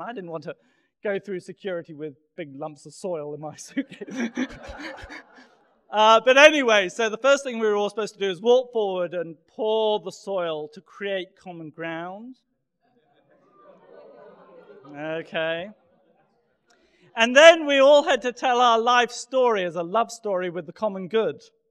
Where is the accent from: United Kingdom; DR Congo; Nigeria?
United Kingdom; England; now in United States; Just as an Englishman, incidentally, we don't do this in England. I just moved to America. I moved to Hartford Seminary